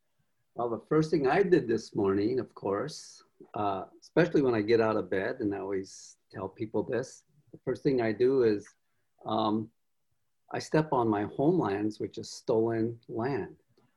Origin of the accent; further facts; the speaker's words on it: Northern Plains, United States; That's something I grew up on in the Northern Plains. We have lots and lots of wind.